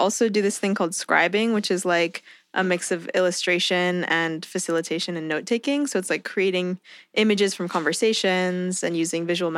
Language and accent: English; Palo Alto, California, United States; I'm from Palo Alto, California.